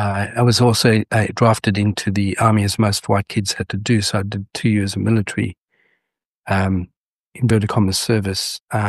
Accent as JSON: {"language": "English", "country": "South Africa", "tie": "born there", "said": "I was born in 1959 in South Africa, which means smack bang in the middle of apartheid South Africa."}